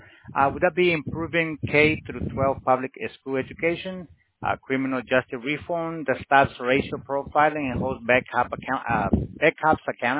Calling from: Miami, Florida, United States; We're calling from Miami, sir.

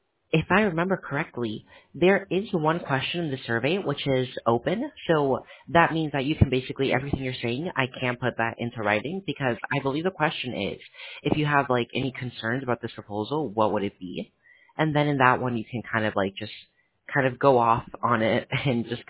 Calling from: Miami, Florida, United States; Yeah, we're calling from Miami, Florida.

